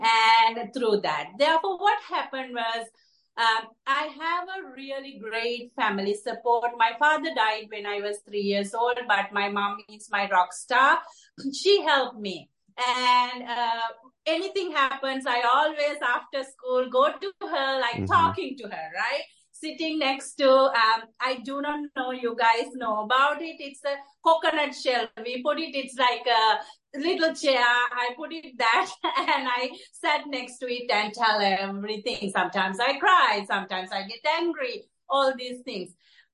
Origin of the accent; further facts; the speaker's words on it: Sri Lanka; You know, I'm originally from Sri Lanka, and there are multiple things.